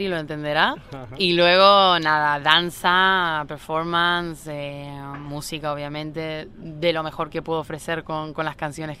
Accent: Buenos Aires, Argentina; Claro, sí, soy de Argentina, de Buenos Aires, y fui a Brasil con mis papás de chiquita

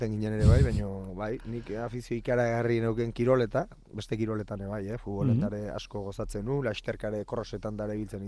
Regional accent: Leitza, Navarre, Spain; born there; netzat ni aldezarren jaioa naiz, eta aldezarra ikaragarrik bat edut, da, netzat zoragarri da aldezarra Leitzekoa. Mendik ingurun, baso oso politek, erreka elegantek, baino Leitzeko politenetakoa netzat aldezarra.

